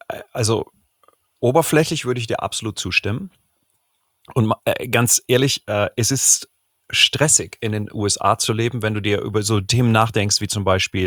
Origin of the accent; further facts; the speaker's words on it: Cologne, North Rhine-Westphalia, Germany; Ich bin in Köln groß geworden